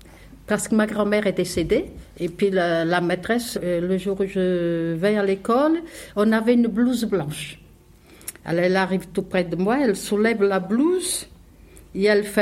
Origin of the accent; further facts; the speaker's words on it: Portugal; moi, j'ai commencé par le jardin d'enfants. C'était chez les bonnes sœurs. Pour les parents qui n'étaient pas riches, parce que ça se passait au Portugal, pas en France.